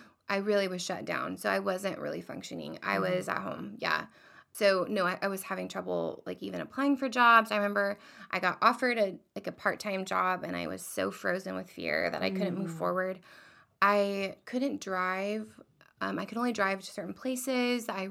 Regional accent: Norman, Oklahoma, United States; I grew up in Norman.

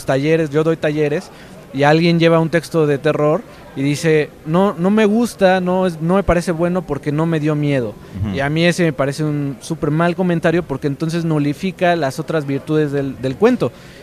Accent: Cuernavaca, Morelos, Mexico; born there; Nací en Cuernavaca, orgullosamente cuernavacense, morelense.

